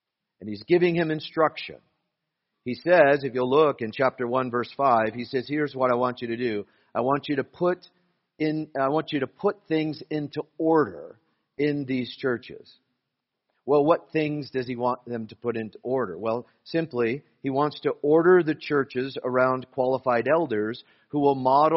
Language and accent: English; Boise, Idaho, United States; moved away; As Aaron said, I am from Idaho, from Boise. My family still all lives there.